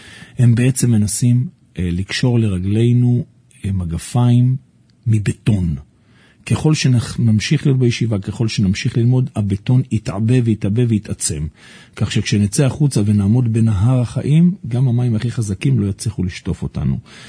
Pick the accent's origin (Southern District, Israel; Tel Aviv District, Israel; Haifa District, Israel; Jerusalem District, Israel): Tel Aviv District, Israel; Bnei Brak; אני יליד בני ברק, גרתי בבני ברק כל חיי.